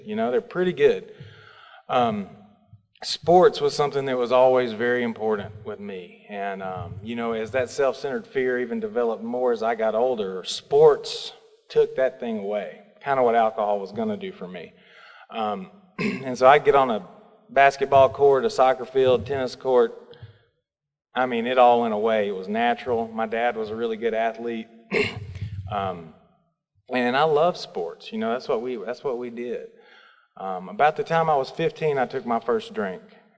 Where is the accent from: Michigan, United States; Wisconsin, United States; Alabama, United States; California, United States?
Alabama, United States; Florence; And I am from Florence, Alabama.